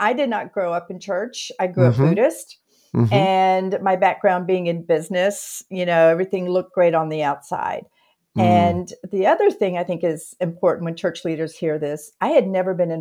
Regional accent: the South, United States; growing up in the South and seeing how church people behaved around me, I was convinced that I wasn't going to like you, church people.

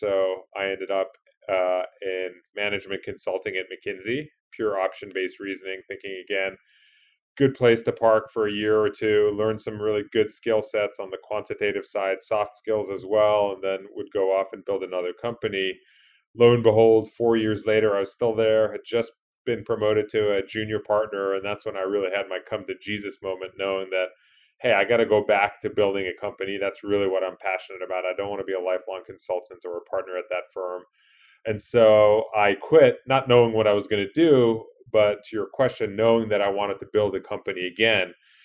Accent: England, United Kingdom; moved away as an adult; now in United States; So you can't tell from my accent. My wife reminds me that I don't look or sound like James Bond, but I grew up in England, so I have that in common with him. But I came to the U.S. in college many moons ago

